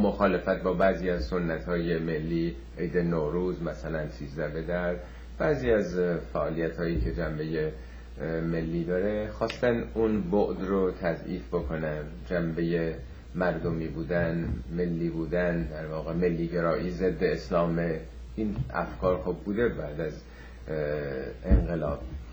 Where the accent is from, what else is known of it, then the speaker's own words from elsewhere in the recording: Iran; در واقع ما هم ایرانی هستیم